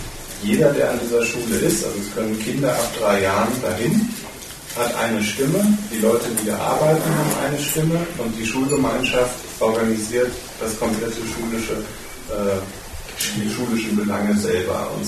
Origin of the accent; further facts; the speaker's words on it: Bavaria, Germany; Bayern. Wir sind aus Bayern, wir zwei.